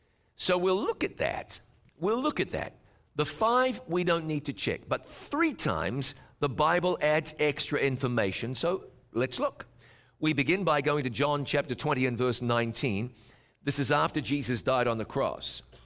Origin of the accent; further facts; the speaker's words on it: New Zealand; when I was just a kid and growing up in New Zealand, the speed limit was 30 miles an hour